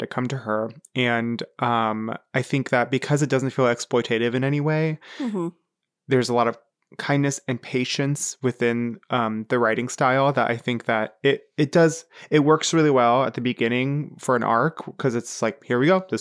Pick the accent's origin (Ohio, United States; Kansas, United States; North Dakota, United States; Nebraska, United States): Ohio, United States; Cincinnati; I am born and raised and continue to live in Cincinnati.